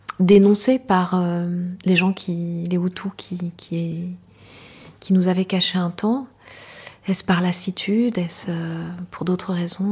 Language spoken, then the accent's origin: French; Rwanda; first language Kinyarwanda; French is a second language; je décide de prétendre ne pas comprendre le Kinyarwanda, qui est ma langue maternelle, qui est la langue que tous les Rwandais et toutes les Rwandaises parlent.